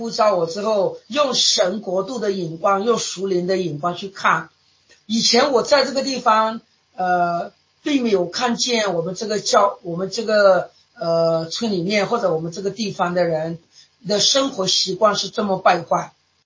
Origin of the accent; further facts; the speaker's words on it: Nanzhala, Myanmar; now in Yangon, Myanmar; 我偶尔也有机会回到就是南扎拉，我出生的地方，我生长的一个家乡